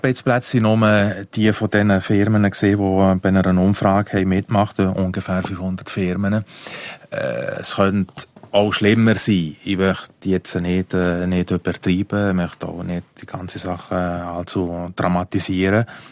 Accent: Ticino, Switzerland; Und wir als Tessiner vor allem haben einfach ganz klar gesagt

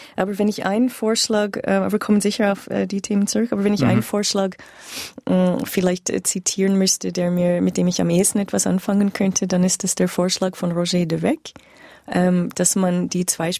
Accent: Canada; Aber ich muss sagen, als Kanadierin kommt mir das auch sehr bekannt vor

